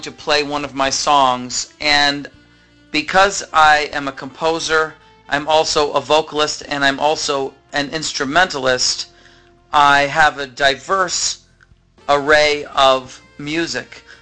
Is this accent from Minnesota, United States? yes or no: no; Schenectady, New York, United States; The city that I'm from is actually called Schenectady, and it's in upstate New York.